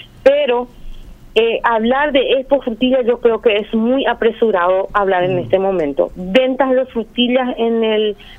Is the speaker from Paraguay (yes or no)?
yes; Paraguay; cuando somos paraguayos